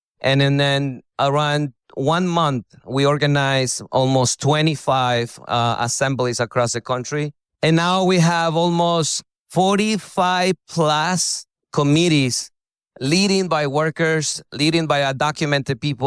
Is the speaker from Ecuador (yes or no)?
yes; Ecuador; moved away